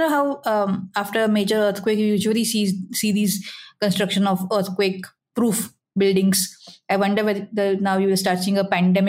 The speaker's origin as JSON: {"language": "English", "town": "Mumbai", "region": "Maharashtra", "country": "India", "said": "I'm from Mumbai. I understand redevelopment very well."}